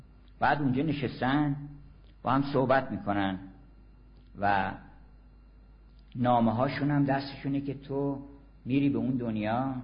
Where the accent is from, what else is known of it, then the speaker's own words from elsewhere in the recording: Iran; born there; ما اولا که زبان فارسی که زبان مادریمون هست، این خیلی غنیمته، یه موهبت الهیه. از قضای روزگار ما اومدیم در ایران